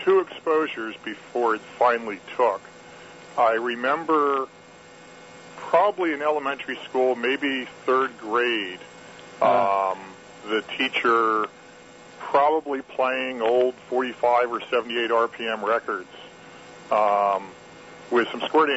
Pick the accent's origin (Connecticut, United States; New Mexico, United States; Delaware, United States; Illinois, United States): Delaware, United States; Wilmington; also born or lived in Buffalo / Niagara Falls; So I was born in Buffalo, New York, and spent a few years in Niagara Falls, but mainly consider Wilmington, Delaware my home.